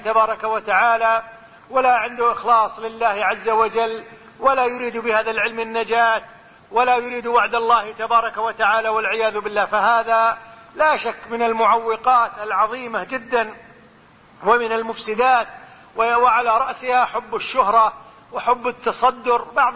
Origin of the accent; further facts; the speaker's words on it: Kuwait; وهو عندنا في الكويت، وفي الكويت ما شاء الله رؤوس كثيرة جدا